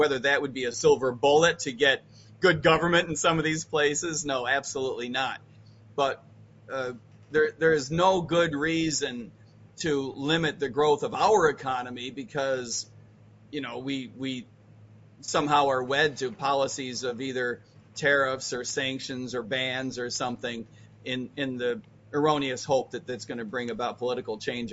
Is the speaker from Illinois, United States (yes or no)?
yes; Des Plaines, Illinois, United States; also born or lived in Mount Prospect; I went to high school in Arlington Heights. I grew up in Des Plaines and Mount Prospect.